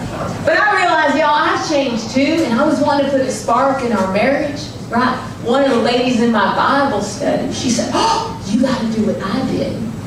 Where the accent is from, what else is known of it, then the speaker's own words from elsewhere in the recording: Miami, Florida, United States; born there; But see, I was born in Florida. In the Miami.